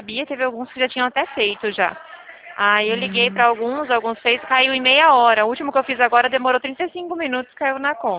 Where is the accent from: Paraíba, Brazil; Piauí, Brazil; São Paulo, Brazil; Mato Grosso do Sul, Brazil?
São Paulo, Brazil; São Carlos; Eu sou de São Carlos